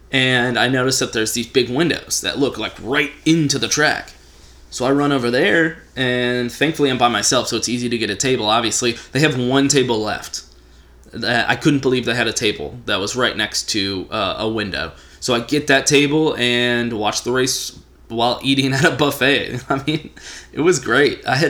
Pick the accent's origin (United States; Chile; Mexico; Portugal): United States; Texas; I'm a Texan, so we're just not good with cold.